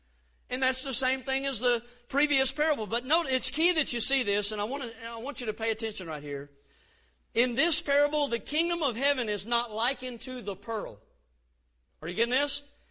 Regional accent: Gulf Coast, United States; Now, I'm from the Gulf Coast, and so I'm just sitting here thinking in my mind that here they pull the net up, and there's scallops in there, maybe mullet.

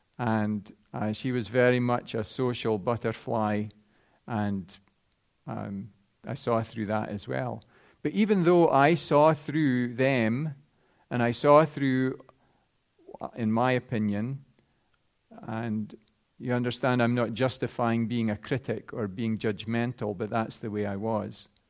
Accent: Luthrie, Scotland, United Kingdom; I grew up in Northeast Fife. The village I'm from is called Luthry.

